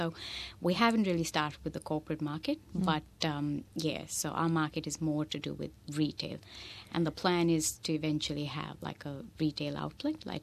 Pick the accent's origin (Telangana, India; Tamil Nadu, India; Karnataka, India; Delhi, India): Delhi, India; moved away as an adult; now in Australia; I'm from Delhi and I came to Australia about 10 years ago when I got married to my husband, Gaurav, who was studying here at the time.